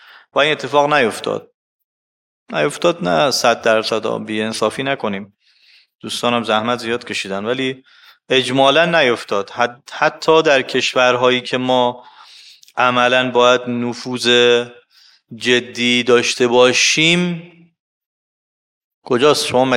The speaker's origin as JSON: {"language": "Persian", "town": "Mashhad", "region": "Razavi Khorasan", "country": "Iran", "said": "گفتیم بچه مشهدیم."}